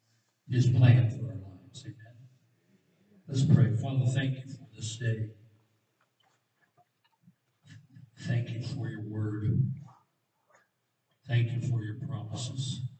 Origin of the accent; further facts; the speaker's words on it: Swartz Creek, Michigan, United States; I am from Schwartz Creek, Michigan. I live in Schwartz Creek, Michigan.